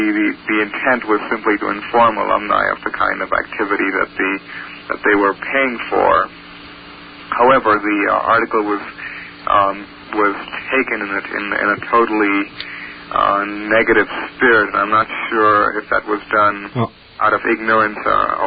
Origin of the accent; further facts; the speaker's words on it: Mumbai, Maharashtra, India; moved away as an adult; now in United States; I myself happen to be a minority. I'm originally from Bombay, and I've lived in this country for 3 years.